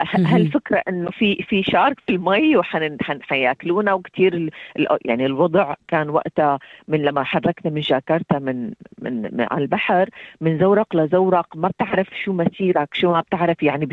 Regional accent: Damascus, Damascus Governorate, Syria; moved away; لما طلعنا من الشام ما بنعرف وين نروح، يعني بأي بلد قد تقبلنا.

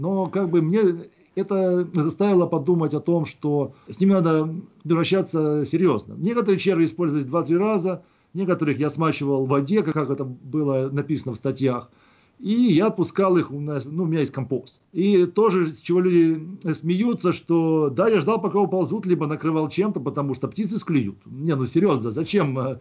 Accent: Kharkiv, Kharkiv Oblast, Ukraine; я из Харькова родом, из семьи военнослужащего, мы часто переезжали. То есть, но большую жизнь прожил в Харькове, большую часть своей жизни прожил в Харькове, ну, либо, как скажем так, вырос, и считаю себя харьковчанином.

